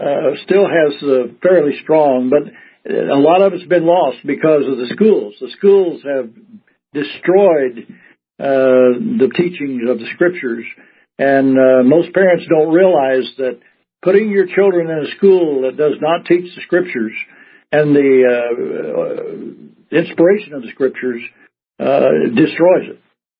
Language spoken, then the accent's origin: English; Houston, Missouri, United States; also born or lived in Oklahoma; I was born in Oklahoma. My parents died when I was 3. And my aunt and uncle lived here in Missouri, and they adopted me and my brother. And this is where I grew up, went to grade school.